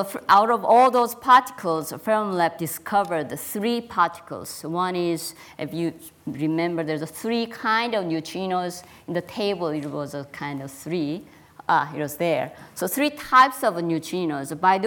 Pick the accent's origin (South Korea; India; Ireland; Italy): South Korea; moved away as an adult; also born or lived in Seoul; now in United States; I was born in South Korea in a small village with four sisters and one brother, so big family. But anyhow, I grew up at countryside and went to high school and bigger city